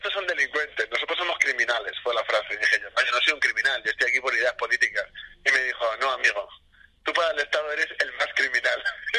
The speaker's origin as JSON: {"language": "Spanish", "country": "Spain", "said": "Que no se olvide que nosotros somos españoles"}